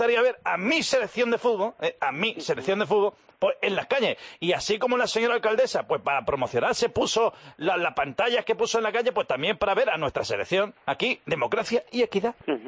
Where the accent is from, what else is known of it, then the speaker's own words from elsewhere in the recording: Spain; Y Barcelona forma parte de mi país, porque soy, repita conmigo, español.